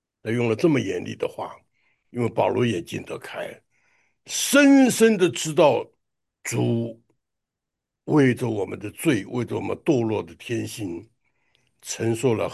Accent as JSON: {"language": "Chinese", "country": "China", "said": "这个按照我们中国人来讲呢，这个是大逆不道的事情，对不对啊？"}